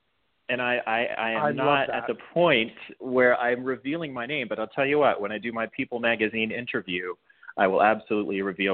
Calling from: Manhattan, New York, United States; I'm calling from Manhattan, actually uptown Manhattan, which is where I live.

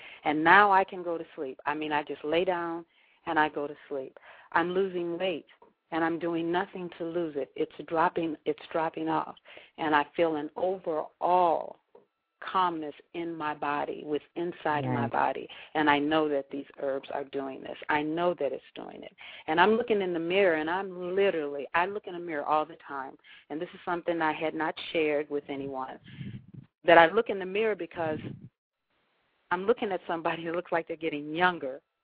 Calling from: Lithonia, Georgia, United States; I'm calling from Lithonia, Georgia. For those who don't know, that's in Atlanta, Georgia.

